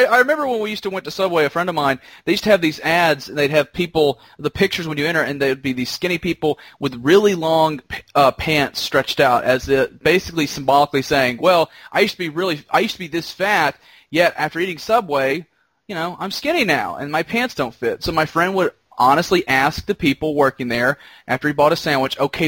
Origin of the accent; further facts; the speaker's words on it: the South, United States; since I'm from the South